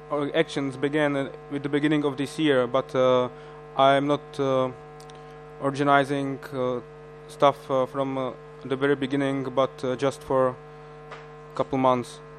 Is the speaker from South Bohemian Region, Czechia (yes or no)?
no; Prague, Czechia; English is a second language; And I come from Prague to introduce our IMPEC